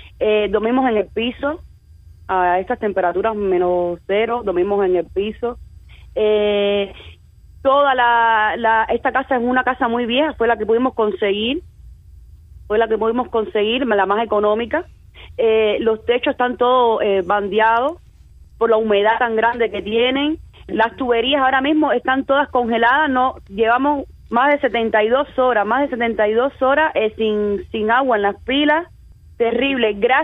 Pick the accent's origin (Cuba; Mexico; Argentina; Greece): Cuba; Siendo él cubano como nosotros